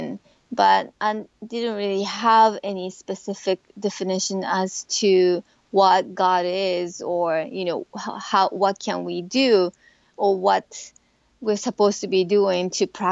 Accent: Japan; Well, Japan has a very interesting culture. It kind of integrates many different beliefs. We celebrate Christmas, and we also are influenced by Buddhist cu

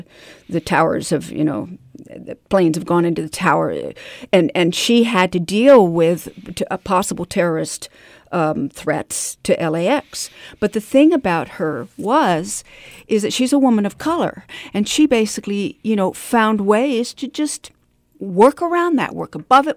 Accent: United States; My French is fluent, and I sound almost like a French person. And when I travel to France, they're literally shocked that I'm an American.

